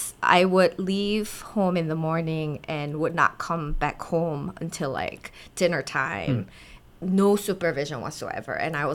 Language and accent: English; Ulsan, South Korea; I was born in Ulsan, which is close to Busan, which is south of Korea.